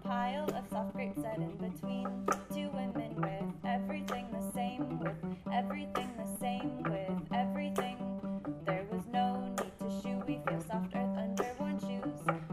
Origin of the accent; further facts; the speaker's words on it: California, United States; We're from California and we're on tour with …. We've been out for about 5 weeks.